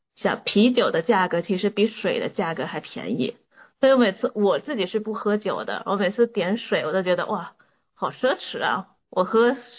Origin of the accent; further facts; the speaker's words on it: Guilin, Guangxi, China; 因为我老家是桂林，我们家那边人很爱吃鸭肉